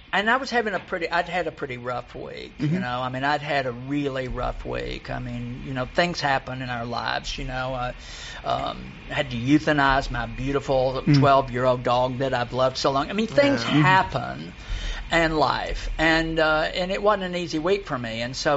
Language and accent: English; Dallas, Texas, United States; Dallas is my hometown in Texas.